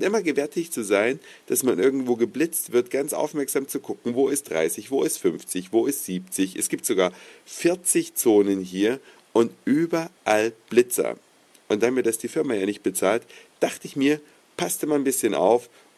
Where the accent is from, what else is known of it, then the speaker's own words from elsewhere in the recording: Saxony, Germany; stamme ich ja hier aus Sachsen. Das ist gleich das nächste Bundesland, also ich bin alles, aber kein Wessi, ich bin noch kein Ossi.